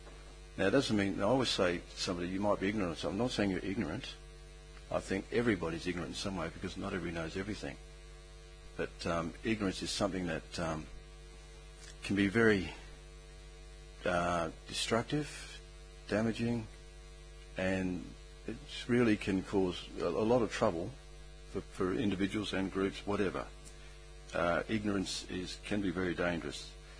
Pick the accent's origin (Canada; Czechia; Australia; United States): Australia; So, I'm from the Mooning community. The Mooning people, the Far West Coast claim, is one such case which needs to be looked at.